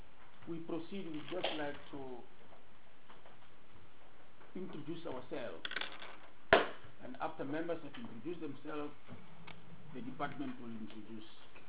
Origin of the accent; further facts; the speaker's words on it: Northern Cape, South Africa; I am from the Northern Cape.